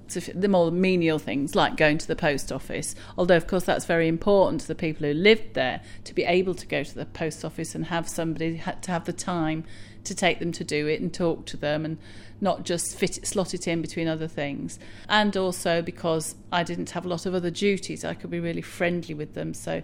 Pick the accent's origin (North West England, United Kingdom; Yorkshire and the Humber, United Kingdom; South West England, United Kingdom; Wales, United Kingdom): Yorkshire and the Humber, United Kingdom; Leeds; now in London, United Kingdom; I live in North London. Originally, I'm from Leeds.